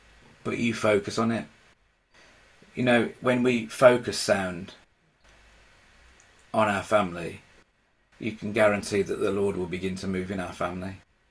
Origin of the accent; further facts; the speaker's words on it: England, United Kingdom; And as English people particularly, we're very good at the first and singing hymns and psalms and choruses and great songs.